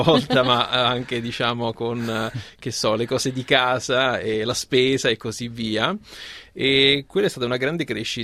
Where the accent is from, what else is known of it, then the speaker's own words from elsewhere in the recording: Rome, Lazio, Italy; born there; avendo io frequentato l'università tanto in triennale quanto in magistrale nella città in cui sono nato, dunque a Roma